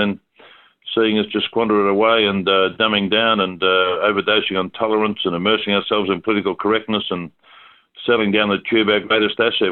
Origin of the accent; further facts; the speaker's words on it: Australia; saying it as it is and being Australian, and we did push the boundaries